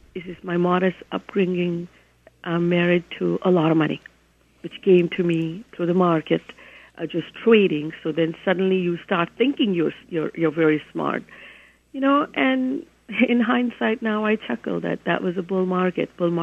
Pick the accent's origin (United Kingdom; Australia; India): India; moved away as an adult; now in United States; I was afforded a great opportunity to study in this country. I came from India